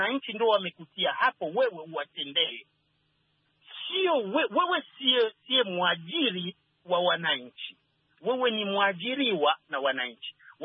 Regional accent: Burundi; hasa nikitazama kule kwetu nchini Burundi

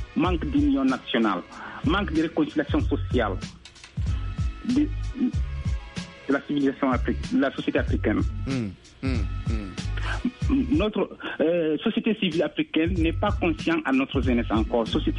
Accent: Guinea; moved away as an adult; now in Angola

